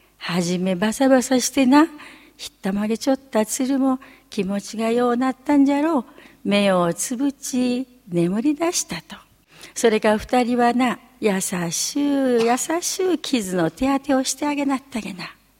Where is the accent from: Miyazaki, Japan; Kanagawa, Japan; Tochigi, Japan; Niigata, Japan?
Miyazaki, Japan; accent: Miyazaki dialect; 宮崎から参りました … 宮崎弁で今日は笑いのお茶というお話をします。